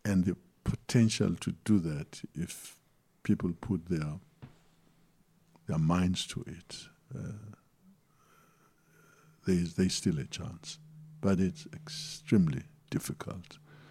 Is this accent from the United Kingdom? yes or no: no; South Africa; but I still ask as a South African that you vote for them.